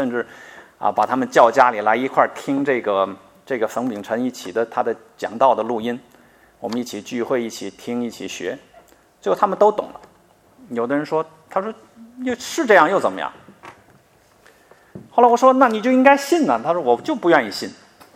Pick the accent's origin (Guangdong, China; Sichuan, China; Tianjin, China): Tianjin, China; 我们都是在大陆受的教育，从小就告诉我们没有神，人怎么进化出来？我是天津人